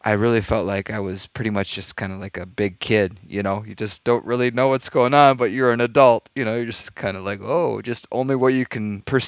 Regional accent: United States; now in Nanjing, China; you need to know that I'm an American. I'm living over here in China, in Nanjing

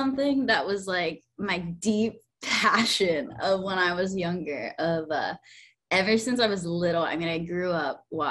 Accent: Pennsylvania, United States; I've spent my first freshman year at Lynn, and I'm from Pennsylvania, so it was out of state, I was paying out of state for it.

